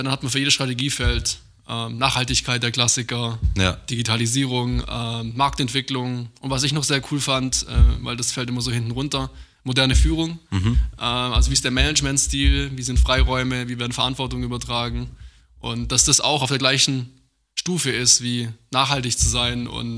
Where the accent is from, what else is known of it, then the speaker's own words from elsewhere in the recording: Lake Constance area, Germany; wenn ich jetzt in meine alte Heimat, Bodenseeregion fahre